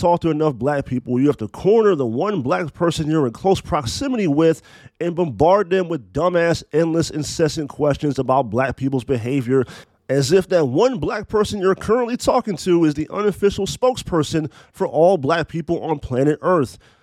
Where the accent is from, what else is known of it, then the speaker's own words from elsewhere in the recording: Frederick, Maryland, United States; for so many years of my existence growing up in Frederick, Maryland, there were so many white folks who asked me